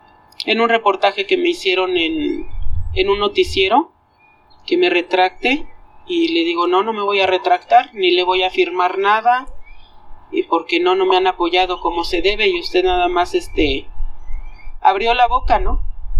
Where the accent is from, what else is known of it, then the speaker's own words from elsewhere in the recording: Mexico City, Mexico; nosotras nacimos aquí en la Ciudad de México y vivimos aquí toda la vida.